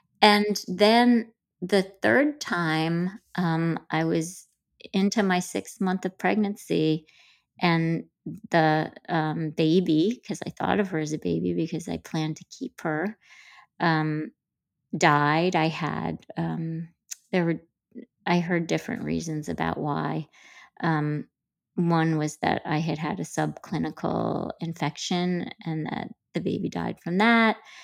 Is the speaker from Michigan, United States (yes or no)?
yes; Grand Rapids, Michigan, United States; Oh, yeah. I mean, Grand Rapids, Michigan, it was very similar. I remember that a girl in my high school